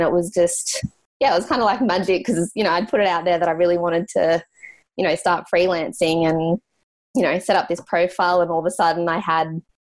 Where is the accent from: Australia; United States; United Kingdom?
Australia; first language English; I'm an Australian and, you know, English is my first language